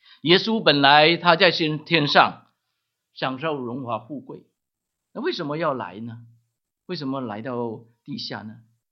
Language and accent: Chinese; Guangdong, China; Chinese is a second language; 我自己没有见过马槽，因为我是广东人，你听我讲国语就知道了